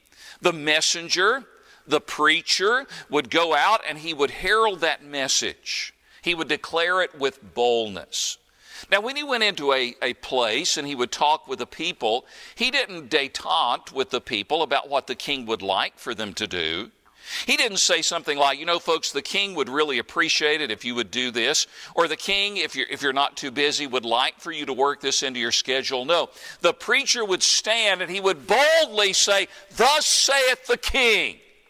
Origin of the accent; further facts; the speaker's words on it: Tennessee, United States; I grew up in East Tennessee, and there were a number of mountain preachers there